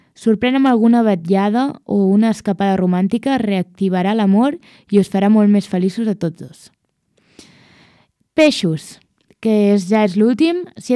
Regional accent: Catalonia, Spain; Jo soc catalana.

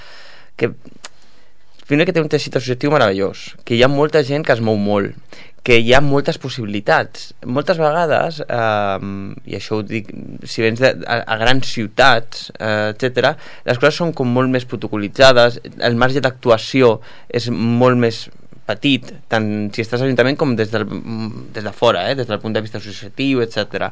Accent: Mollet del Vallès, Catalonia, Spain; born there; now in Sant Feliu, Spain; jo com deies tu vaig néixer a Mollet, no?

